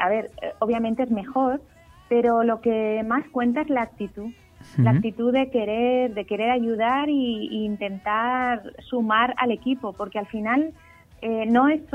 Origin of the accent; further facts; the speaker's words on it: Castellón, Valencian Community, Spain; Yo soy de Castellón, pero soy de estas personas que no aprovechaba demasiado el mar